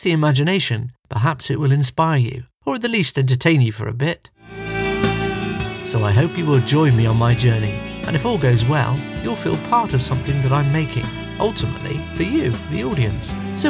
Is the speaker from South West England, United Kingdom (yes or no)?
yes; Bristol, South West England, United Kingdom; accent: Bristolian; I was told, believe it or not, that my Bristolian accent was holding me back. It was different times then, my babber.